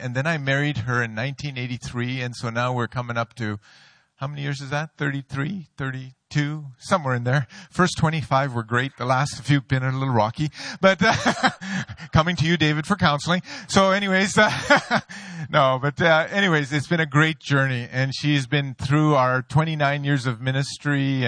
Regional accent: Karachi, Sindh, Pakistan; And I made the biggest blunder of my life after admitting that I was from Karachi, Pakistan.

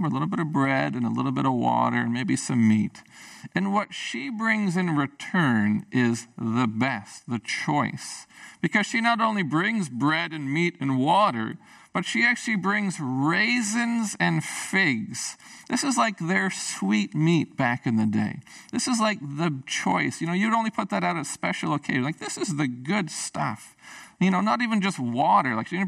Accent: Prince Rupert, British Columbia, Canada; So when I grew up in Prince Rupert as a young person

